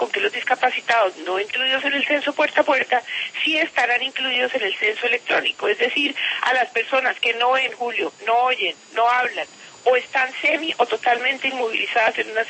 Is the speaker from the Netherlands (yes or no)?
no; Colombia